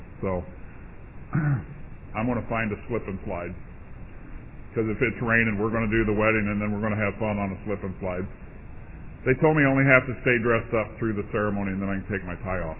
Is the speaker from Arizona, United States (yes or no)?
yes; Phoenix, Arizona, United States; all you have to do is drive to my hometown. You know what? We don't have lakes. We have rivers, but they don't flow unless it's monsoon season. So where does a massive town, you ever been to Phoenix, Arizona?